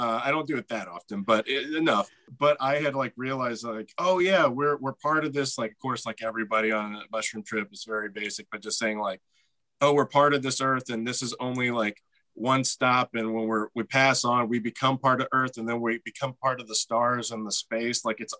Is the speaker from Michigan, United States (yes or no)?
no; Ennis, Texas, United States; also born or lived in Houston; I mean, I was born in Houston, but I lived primarily like south of Dallas in a very small Texas town called Ennis, Texas.